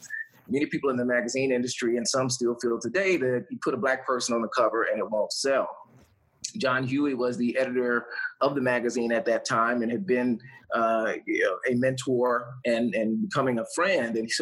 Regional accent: Tulsa, Oklahoma, United States; I grew up in Tulsa, Oklahoma, which many are now learning was the site of Black Wall Street

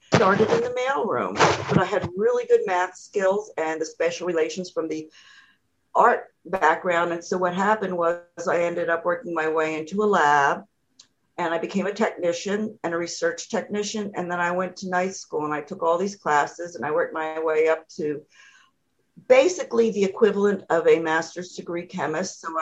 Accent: Wilmington, Delaware, United States; born there; now in Hockessin, United States; And I was born in Wilmington, Delaware, and I now live in Hoquesson, Delaware, and they're in the USA on the East Coast.

